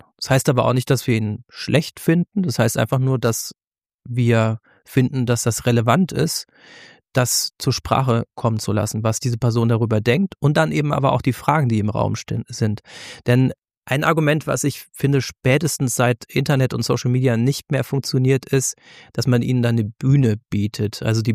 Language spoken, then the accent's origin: German; West Germany, Germany; Für mich als Wessi ist das eine sozialistische Partei, unter der ich nie zu leiden hatte